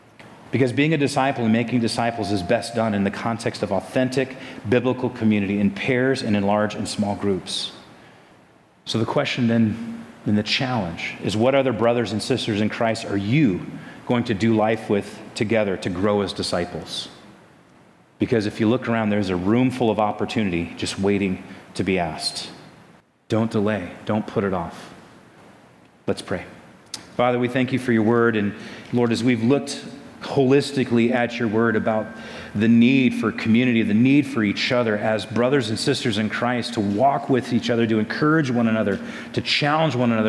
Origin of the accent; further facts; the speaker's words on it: California, United States; The fact that you can embrace me as a Californian shows that you love me, that God is at work.